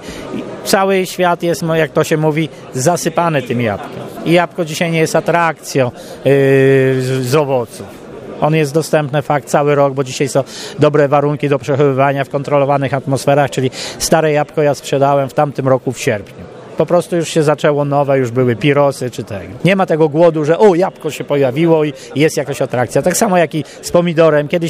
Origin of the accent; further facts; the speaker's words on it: Świątniki, Świętokrzyskie Voivodeship, Poland; pochodzę z miejscowości Świątniki, w gminie Obrazów.